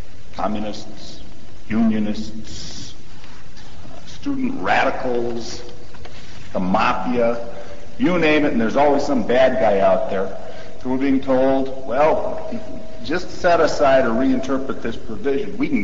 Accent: Racine, Wisconsin, United States; I'm from Racine. I'm an attorney.

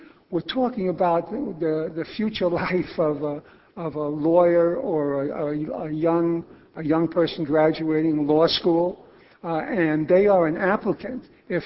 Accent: Milwaukee, Wisconsin, United States; Good afternoon. … from Milwaukee.

